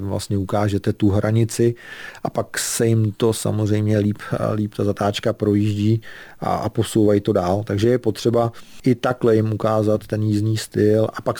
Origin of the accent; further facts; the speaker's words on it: Kraslice, Karlovy Vary Region, Czechia; jsem rodák z Kraslic a jsem na to tam hrdej, takže nemám důvod se někam asi stěhovat.